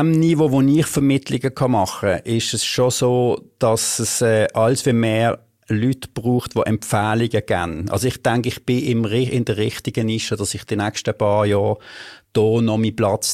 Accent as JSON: {"language": "German", "town": "Basel", "region": "Basel-Stadt", "country": "Switzerland", "tie": "born or raised there", "said": "Also ich bin mal ursprünglich in der Gundeli-Klicke aufgewachsen, wenn ich alles in Gundeli gemacht habe."}